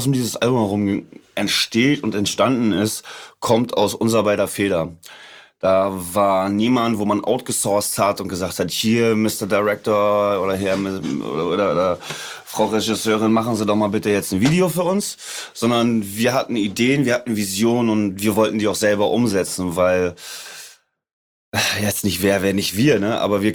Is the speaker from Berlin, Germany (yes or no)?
no; Hamburg, Germany; das, wo ich her bin. Also das ist Vorort von Hamburg und es ist dann ein leichtes, dahin zu fahren.